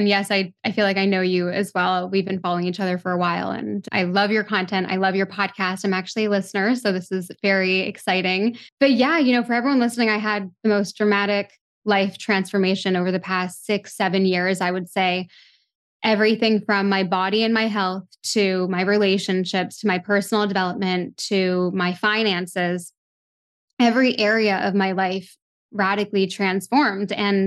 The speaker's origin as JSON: {"language": "English", "town": "Toronto", "region": "Ontario", "country": "Canada", "tie": "born or raised there", "said": "growing up in Toronto, a big city"}